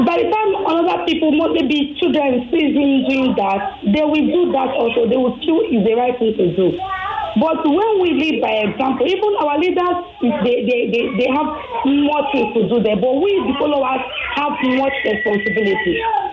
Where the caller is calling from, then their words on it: Lagos, Nigeria; I'm calling from Ibiye, Lagos.